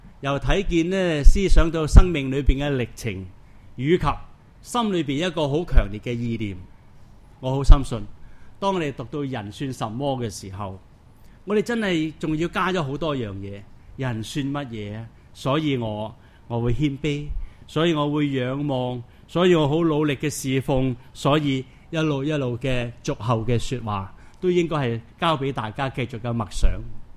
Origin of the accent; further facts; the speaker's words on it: China; 我们中国人经常说一句话，就是做个行业那行